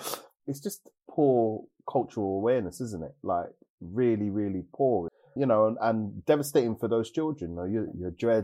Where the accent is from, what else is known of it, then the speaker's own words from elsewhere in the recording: United Kingdom; But I am Black British. You know what I mean? And, you know, this is what it means. This is my identity.